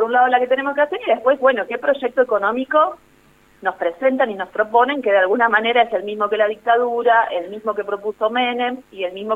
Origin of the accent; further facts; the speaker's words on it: Villa Ramallo, Buenos Aires Province, Argentina; paso mi vida y mi crianza, mi infancia y mi juventud en Villa Ramallo, provincia de Buenos Aires.